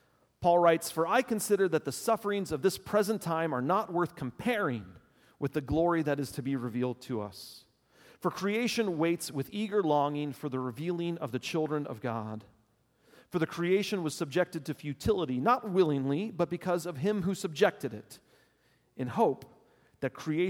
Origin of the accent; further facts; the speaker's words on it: La Porte, Texas, United States; also born or lived in Beaumont; I was like a, you know, fifth grader, sixth grader. She was into high school when we moved from LaPorte, Texas, southeast Houston, to Beaumont, almost to the Louisiana border there on the Gulf Coast of Texas.